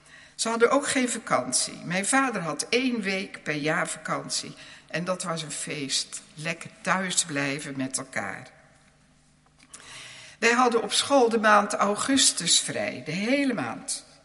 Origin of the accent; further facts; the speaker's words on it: Gouda, South Holland, Netherlands; born there; Ik ben geboren in Gouda in een eenvoudig gereformeerd en een ARP-gezin.